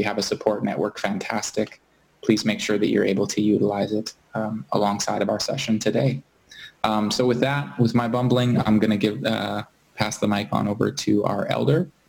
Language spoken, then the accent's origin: English; British Columbia, Canada; I'm from the Tsleil-Waututh First Nation.